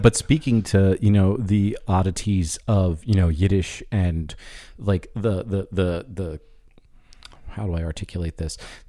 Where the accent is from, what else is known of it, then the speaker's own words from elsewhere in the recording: United States; I am generationally Irish, much more prideful in my younger days, but I've realized in my adult life I was kind of just one of those overly excitable Americans who just love putting shamrocks on everything.